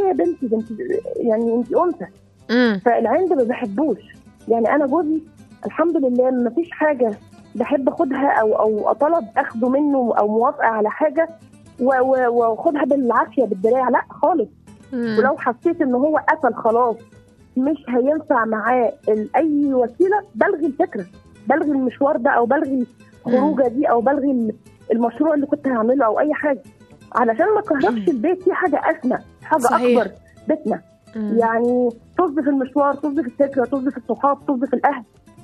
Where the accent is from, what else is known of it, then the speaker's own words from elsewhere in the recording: Monufia Governorate, Egypt; وانا كنت انا فلاحه، انا في من المنوفيه.